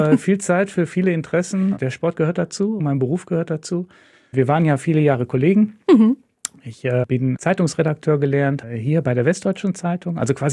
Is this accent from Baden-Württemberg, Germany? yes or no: no; Moers, North Rhine-Westphalia, Germany; Ich komme aus dem schönen Moers, dem wunderschönen Moers. Eine, wie ich finde, immer noch ganz, ganz tolle Stadt, die teilweise ein bisschen gelitten hat, wie viele, viele Innenstädte